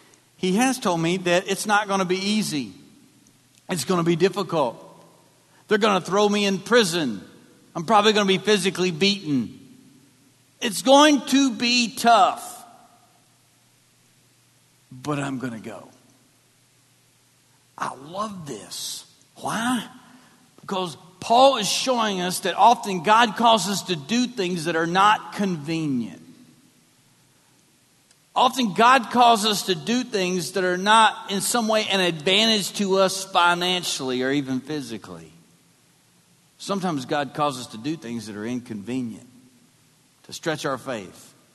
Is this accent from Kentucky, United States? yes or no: yes; Kentucky, United States; I'm from Kentucky. Football means chips and dip to us.